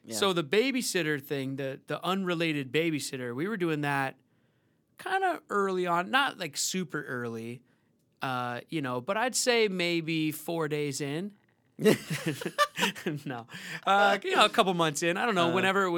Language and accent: English; Seattle, Washington, United States; now in Los Angeles, United States; See, we don't have family in town, and so because I'm from Seattle, she's from Atlanta